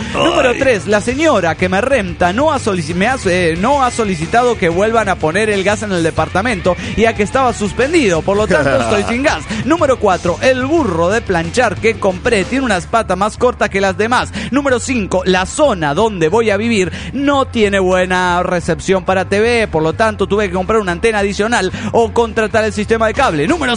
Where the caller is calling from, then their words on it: Córdoba, Argentina; de Córdoba, Argentina.